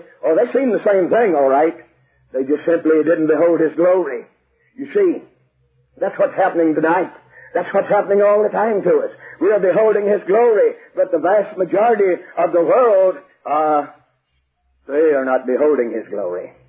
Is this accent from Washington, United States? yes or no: no; Texas, United States; I was raised over here in East Texas, and we got grass burrs over.